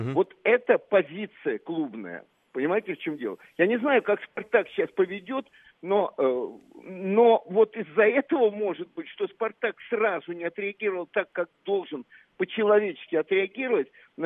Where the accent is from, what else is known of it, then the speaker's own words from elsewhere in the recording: Moscow Oblast, Russia; я, мальчишка из Подмосковья, поехал искать, где этот Москва, футбол, где этот «Спартак», и попал в этот «Спартак». Я ездил на электричках домой